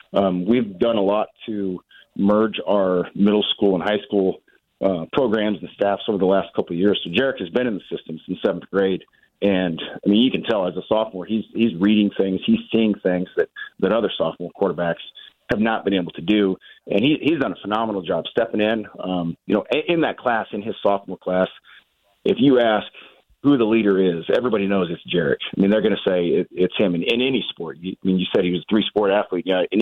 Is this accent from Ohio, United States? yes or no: no; Nickerson, Kansas, United States; So yeah, I grew up in Nickerson, very familiar with the area, very familiar with a lot of the coaches that have been around for a long time.